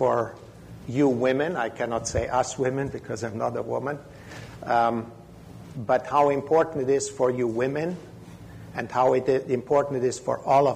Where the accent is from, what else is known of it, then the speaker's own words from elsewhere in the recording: Transylvania, Romania; English is a second language; And how fitting that is, because I'm from Transylvania.